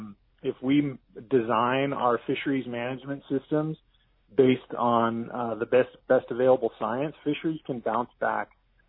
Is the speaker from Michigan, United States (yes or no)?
no; California, United States; And I grew up in Southern California. I'm a lifelong fisherman and hunter and diver and surfer.